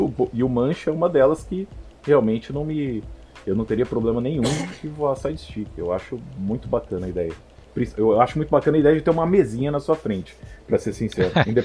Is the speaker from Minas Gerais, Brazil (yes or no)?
no; São José do Rio Preto, São Paulo, Brazil; Eu sou de São José do Rio Preto, venho lá do interior.